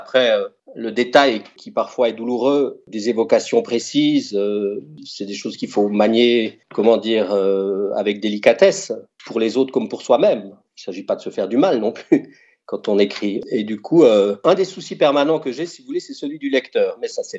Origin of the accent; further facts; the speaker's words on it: Bourgogne-Franche-Comté, France; je suis jurassien, je suis même plus que ça, je suis à Joulot.